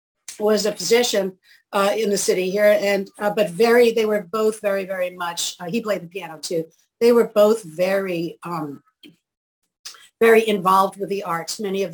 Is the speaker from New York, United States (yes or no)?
yes; New York City, New York, United States; And I come from a musical family. I grew up in Manhattan.